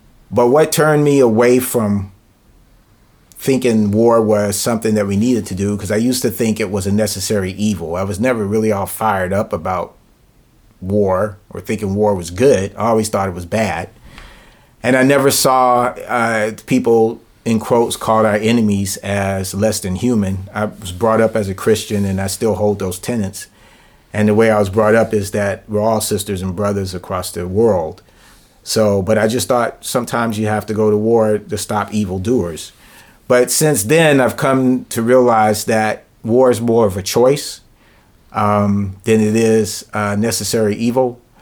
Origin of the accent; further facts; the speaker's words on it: Fayetteville, North Carolina, United States; also born or lived in Virginia; I'm from Fayetteville, North Carolina, where Fort Bragg's located. So I grew up around the military most of my life. We moved to Virginia, but we moved near Fort Lee, so I still was around the military. Then we moved back to North Carolina.